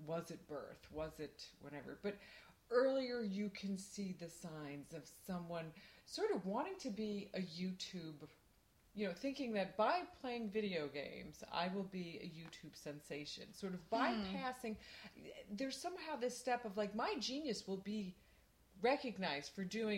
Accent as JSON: {"language": "English", "country": "United States", "said": "As you can hear, I'm American"}